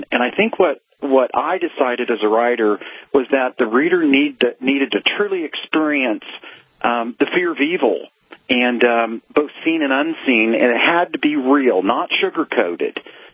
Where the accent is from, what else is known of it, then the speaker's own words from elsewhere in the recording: Ohio, United States; I'm from Ohio, so it's a little tough, but...